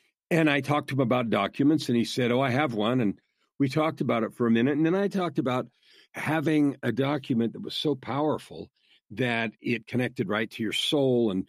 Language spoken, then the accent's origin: English; California, United States; also born or lived in Arizona / Idaho; now in Canada; I was born in California. I grew up with, you know, in that state till.